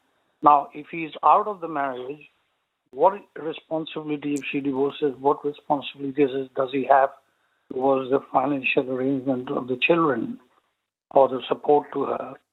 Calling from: London, United Kingdom; I'm calling from London.

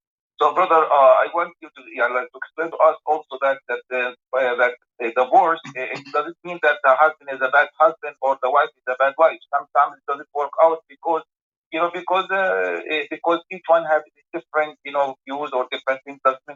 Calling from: New York, United States; We are here from New York. We are calling you and we are seeing you on the screen

